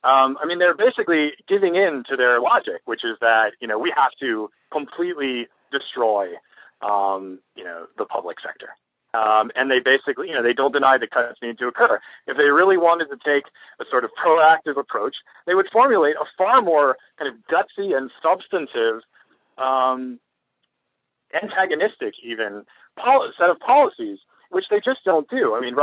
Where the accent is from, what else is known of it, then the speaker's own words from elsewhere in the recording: Florida, United States; I'm from Florida. I was born there. I was raised there.